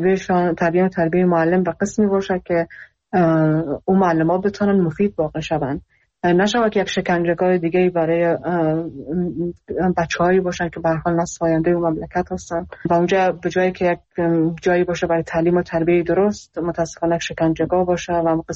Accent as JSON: {"language": "Persian", "country": "Iran", "tie": "born or raised there", "said": "خودم در ایران بزرگ شدم اونم اونجا درس خوندم"}